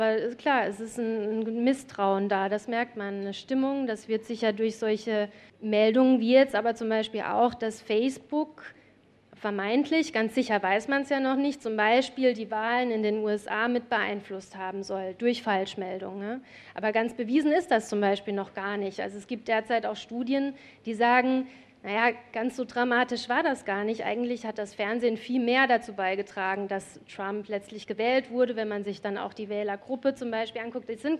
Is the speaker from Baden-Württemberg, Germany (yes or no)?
yes; Baden-Württemberg, Germany; Ich bin in Baden-Württemberg zur Schule gegangen, aber damals gab es das nicht.